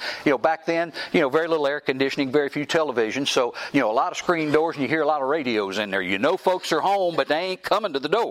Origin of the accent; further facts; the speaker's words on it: Georgia, United States; I talk fast, and I'm from Georgia, but I talk fast, and I got a lot of South in my mouth.